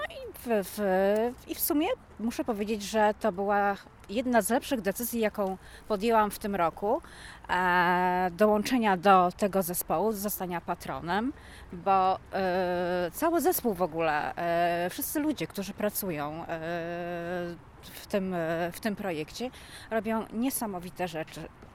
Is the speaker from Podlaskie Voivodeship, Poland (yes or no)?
no; Mińsk Mazowiecki, Masovian Voivodeship, Poland; Ja jestem z Mińska Mazowieckiego, to z 40 km miejscowość położona od Warszawy. Nieduże miasto